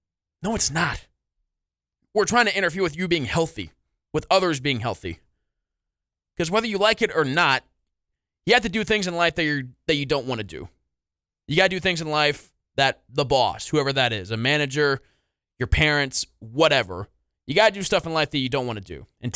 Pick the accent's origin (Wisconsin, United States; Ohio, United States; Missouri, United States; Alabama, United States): Missouri, United States; Ozark; actually in my hometown of Ozark, Missouri, which is about a suburb 10, 15 minutes away from Springfield.